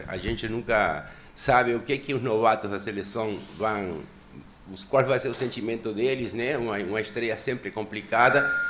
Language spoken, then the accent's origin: Portuguese; Uruguay; Mas eu, como uruguaio, penso que 1-0 já estava bom para mim.